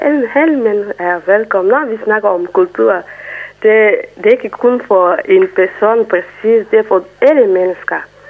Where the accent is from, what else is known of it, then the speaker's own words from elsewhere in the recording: Côte d’Ivoire; Danish is a second language; now in Denmark; jeg kommer fra Elfenbensk. Det ligger i Vestafrika.